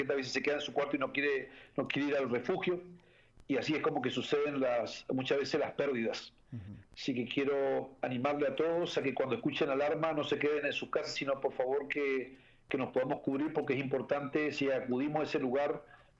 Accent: Corrientes, Argentina; Yo soy correntino, de Corrientes

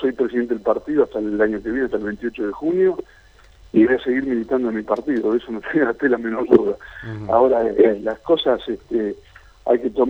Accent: Argentina; nosotros también como argentinos tenemos que mirar

